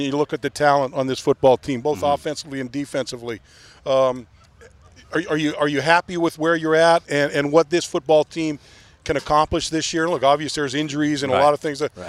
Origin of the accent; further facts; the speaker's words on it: San Jose, California, United States; moved away; Well, I grew up in San Jose. I went to San Jose State.